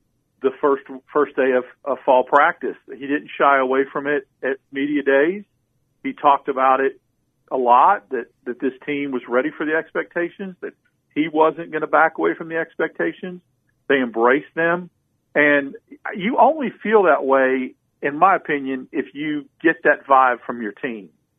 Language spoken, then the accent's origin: English; Tucson, Arizona, United States; That's what I call, when I grew up in Tucson, it's all hat, no cattle.